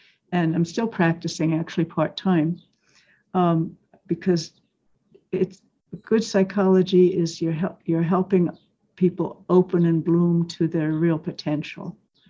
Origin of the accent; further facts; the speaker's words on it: Cambridge, East of England, United Kingdom; born there; my father went to the University of Cambridge. And that's where I was born.